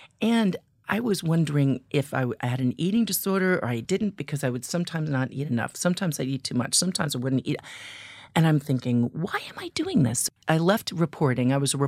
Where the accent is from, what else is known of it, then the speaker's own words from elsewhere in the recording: Flagstaff, Arizona, United States; now in New York, United States; When I got into New York, when I took that one way, when I came from Flagstaff and I moved into